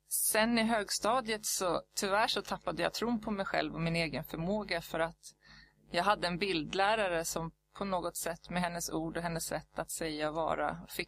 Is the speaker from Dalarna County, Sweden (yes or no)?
no; Haninge, Stockholm County, Sweden; now in Tyresö, Sweden; Jag kommer ursprungligen från Haninge men har bott här i Tyresö sedan 2006.